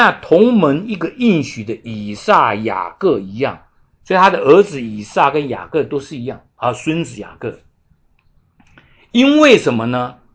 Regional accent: Taiwan; 以前我小的时候在台湾呢，是信拜佛的呢

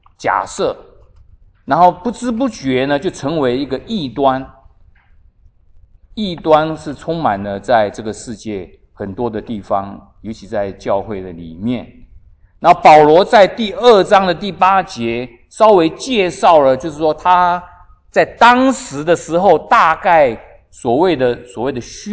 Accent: China; 对我们中国人来讲，是我们沉浮了5000年的传统。

